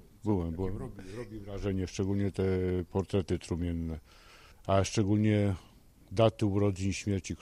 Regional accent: Kraków, Lesser Poland, Poland; Z Krakowa.

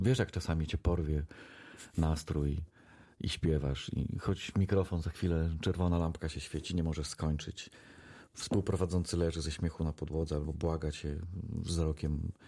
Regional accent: Wrocław, Lower Silesian Voivodeship, Poland; korzenie moje, bo cała rodzina ze strony mojej mamy pochodzi właśnie z Lwowa i z okolic Lwowa. No i ja we Wrocławiu spędziłem 21 lat swojego życia, 22 prawie.

